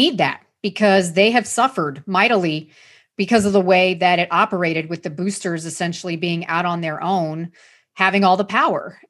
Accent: Florida, United States; Growing up in Florida, as both of us did

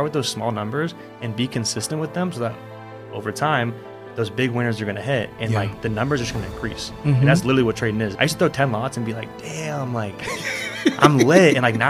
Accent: California, United States; now in San Francisco, United States; So I'm from the Bay Area.

